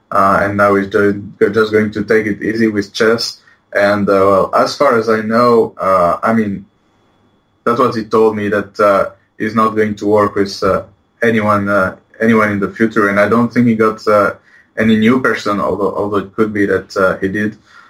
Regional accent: Poitiers, Nouvelle-Aquitaine, France; now in Barcelona, Spain; I'm from Poitiers.

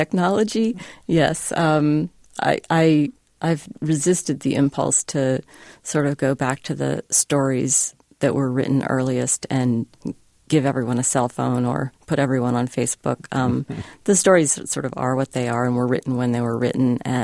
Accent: Stanford, California, United States; I grew up in Stanford, California. I was the daughter of two Stanford faculty members

